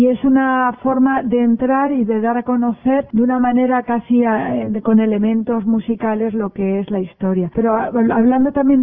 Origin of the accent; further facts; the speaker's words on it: Morocco; Yo vengo del norte de Marruecos.